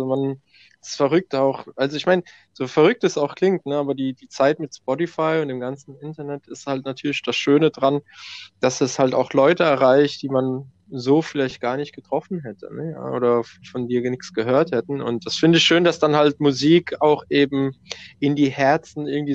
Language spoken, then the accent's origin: German; Mannheim, Baden-Württemberg, Germany; ich bin nicht gebürtiger Italiener, aber wir sind hier so aufgewachsen, als wären wir in Italien gewesen. Also ich bin hier in Deutschland, in Mannheim geboren tatsächli